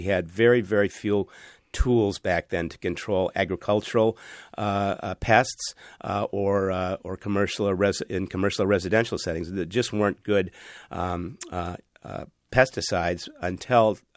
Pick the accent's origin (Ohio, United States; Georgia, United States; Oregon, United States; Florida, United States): Florida, United States; I grew up in Florida in the late 1950s and early 1960s, and we had occasional outbreaks of encephalitis